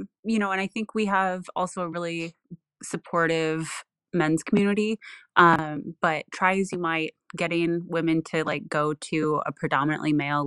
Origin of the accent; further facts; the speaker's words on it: Portland, Oregon, United States; I'm from Portland, Oregon, and we are getting more and more women playing.